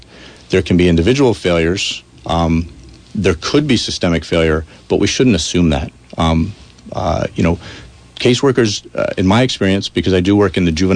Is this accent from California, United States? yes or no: no; Bennington, Vermont, United States; I'm from Bennington originally. So we moved back to New England